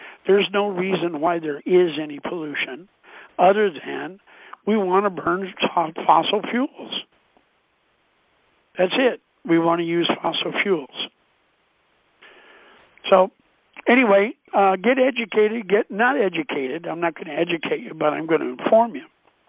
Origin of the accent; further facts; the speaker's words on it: United States; I want you to understand, I am an American, and what is good for America, I believe in, and I believe it should happen.